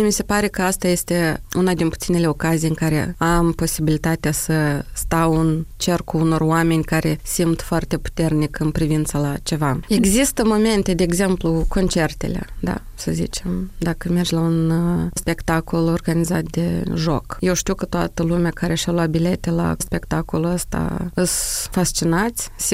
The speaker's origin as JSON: {"language": "Romanian", "country": "Moldova", "accent": "Moldovan", "said": "eu de rușinea accentului de aici am depus un super mega efort ca să scap de accentul moldovenesc de aici."}